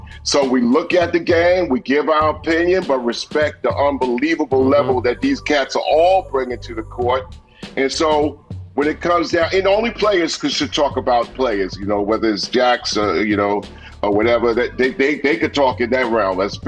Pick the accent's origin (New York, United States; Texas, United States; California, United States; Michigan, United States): New York, United States; Long Island; I'm from Long Island, man. Strong Island.